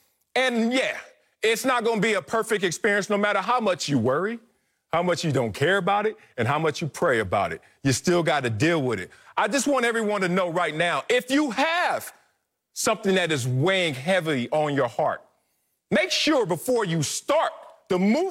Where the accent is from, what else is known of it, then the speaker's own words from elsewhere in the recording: Los Angeles, California, United States; I'm from Compton, South Central, inner city, Los Angeles, and I'm here now.